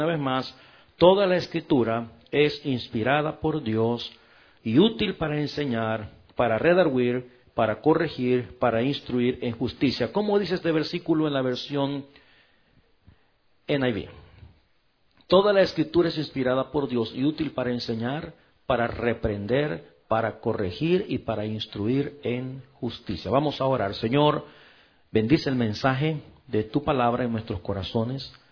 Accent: El Salvador; born there; yo fui católico porque yo pues nací en El Salvador y estudié con los católicos, un colegio católico

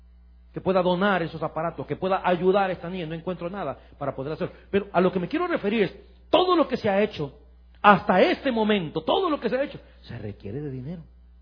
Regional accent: El Salvador; en mi país, en El Salvador.

